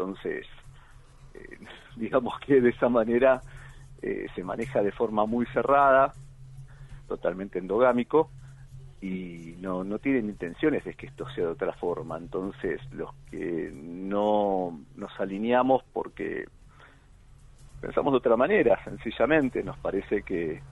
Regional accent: Argentina; creemos que nos va a llevar a un mejor lugar como argentinos

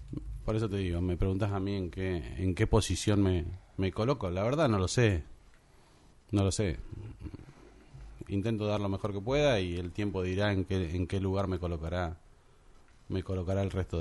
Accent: Comodoro Rivadavia, Chubut, Argentina; Yo vivo acá, nací acá en Comodoro Rivadavia. Básicamente, les cuento, o sea, yo nací en el pasaje Valdivia, ahí en el centro de la ciudad.

